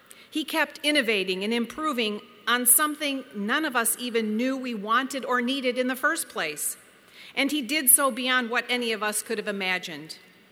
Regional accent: Michigan, United States; I want to say a special hello to the students from my home state of Michigan

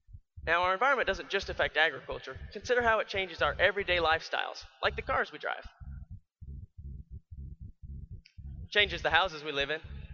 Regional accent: Idaho, United States; In fact, I grew up in the number one potato county. My hometown's got the Idaho Potato Museum

